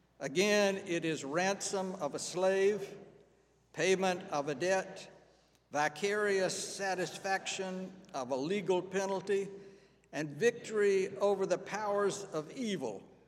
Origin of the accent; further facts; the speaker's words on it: Georgia, United States; I grew up here in North Georgia, and while my own upbringing was thoroughly Presbyterian, I was always aware that there were people, believers, who had practices other than my own.